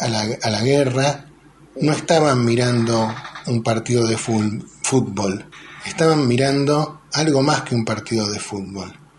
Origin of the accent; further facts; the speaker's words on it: Bahía Blanca, Buenos Aires Province, Argentina; born there; tengo 43 años, nací en Bahía Blanca en el año 1979